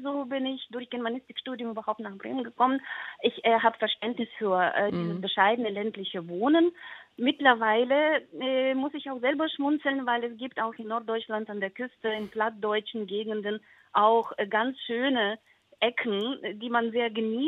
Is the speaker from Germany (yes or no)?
no; Ukraine; German is a second language; Und ich bin Ukrainerin